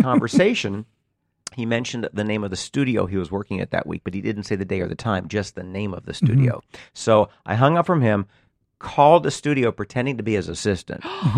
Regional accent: Cincinnati, Ohio, United States; LA is much bigger than Cincinnati where we were from.

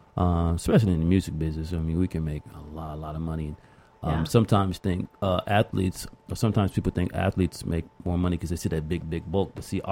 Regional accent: Los Angeles, California, United States; I'm from South Central LA, from Florence and Western, Dalton Avenue.

